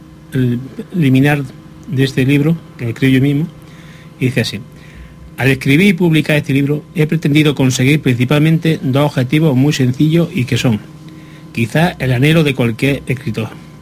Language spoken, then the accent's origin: Spanish; Cabra del Santo Cristo, Andalusia, Spain; Yo intenté participar en mi pueblo porque no había apenas nadie